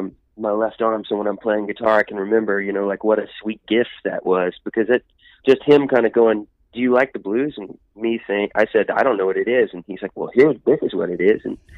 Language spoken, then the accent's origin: English; Honey Grove, Texas, United States; now in Nashville, United States; Texas. I'm from a small town called Honey Grove, Texas.